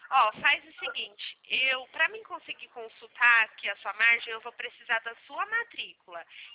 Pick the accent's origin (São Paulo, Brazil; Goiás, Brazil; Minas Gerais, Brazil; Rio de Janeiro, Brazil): São Paulo, Brazil; Americana; Eu sou aqui de Americana, São Paulo, aqui no interior.